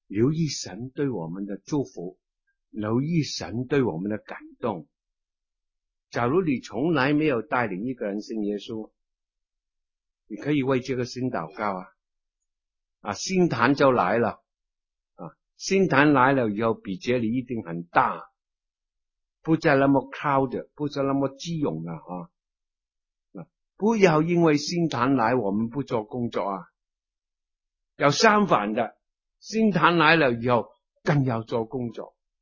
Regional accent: China; 特别我们中国人呢，我们的习惯呢很严肃的

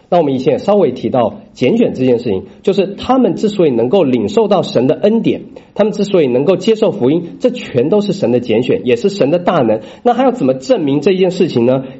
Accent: China; 尤其我们中国人，不论是你是或者是亚洲人，我们在那里都有一些异教的信仰和 background。

